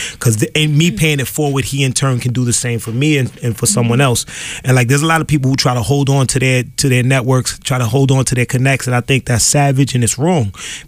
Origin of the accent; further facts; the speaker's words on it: Lawrence, Massachusetts, United States; I was born and raised in Lawrence, Mass.